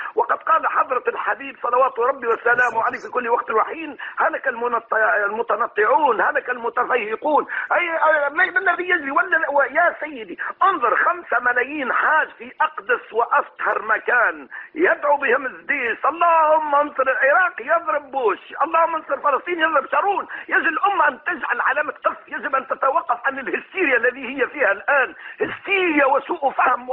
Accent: Tunisia; من تونس، سعدت كثيرا لطرحك هذا الموضوع

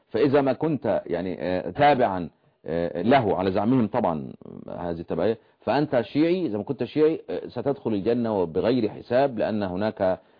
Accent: Upper Egypt, Egypt; عندنا في قنا واسوان والاقصر

